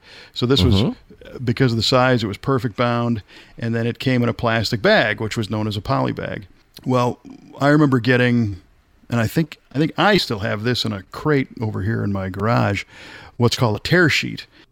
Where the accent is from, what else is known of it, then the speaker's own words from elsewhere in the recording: Chicago, Illinois, United States; I grew up in the Chicago area.